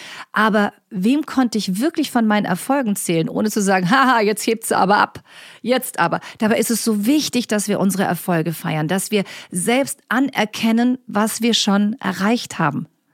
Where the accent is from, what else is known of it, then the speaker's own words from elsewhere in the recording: Ellwangen, Baden-Württemberg, Germany; Ich bin ja in Ellwangen an der Jagst groß geworden, übrigens einer der kleinen Städte in Deutschland